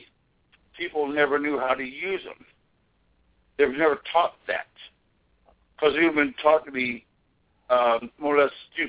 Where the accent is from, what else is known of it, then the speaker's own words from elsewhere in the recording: Missouri, United States; I'm from Missouri.